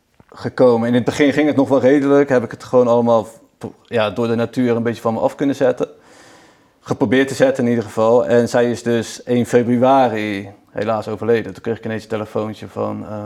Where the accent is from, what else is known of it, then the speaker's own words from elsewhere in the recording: Vlaardingen, South Holland, Netherlands; born there; now in Lunteren, Netherlands; Ik ben net in mei 39 geworden. Ik ben geboren in Vlaardingen en sinds 7 jaar woon ik hier in Lunteren, midden in het bos, op een prachtig landgoed.